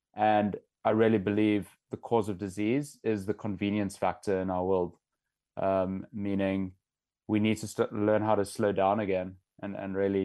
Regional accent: Somerset West, Western Cape, South Africa; moved away as an adult; So I was born and bred and raised in Cape Town, actually in Somerset West.

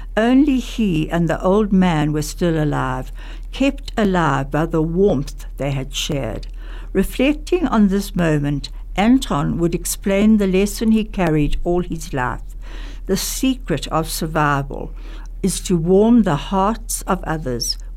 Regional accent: South Africa; as a people, as a South African Jews, we've been very hurt.

